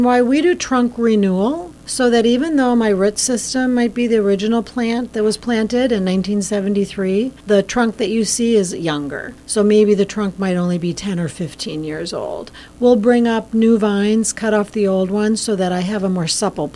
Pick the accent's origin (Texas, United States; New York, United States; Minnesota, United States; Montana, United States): Minnesota, United States; Minneapolis; My family, I grew up in Minneapolis, but my father gravitated to Hastings when he was looking for farmland.